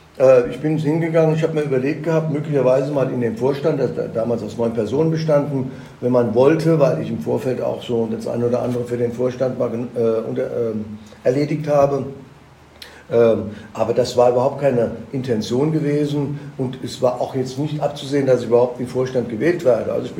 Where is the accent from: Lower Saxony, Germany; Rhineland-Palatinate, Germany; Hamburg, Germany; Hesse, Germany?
Rhineland-Palatinate, Germany; Mainz; born there; Ich bin in Mainz geboren, wollte auch ein bisschen was in Mainz bewegen.